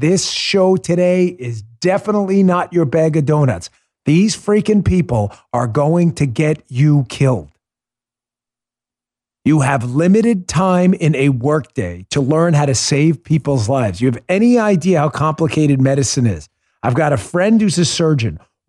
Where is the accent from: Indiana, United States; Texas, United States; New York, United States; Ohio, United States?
New York, United States; I grew up in New York. I love New York. I always will.